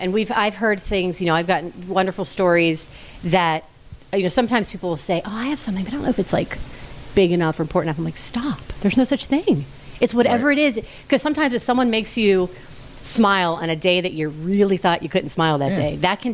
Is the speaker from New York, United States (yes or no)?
no; Allison Park, Pennsylvania, United States; No, I grew up in Allison Park.